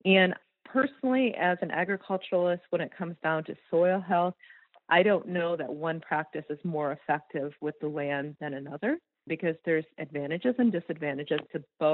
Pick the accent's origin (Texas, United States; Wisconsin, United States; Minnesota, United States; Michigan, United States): Michigan, United States; I'm originally from Michigan. The soil is very different in southern Michigan.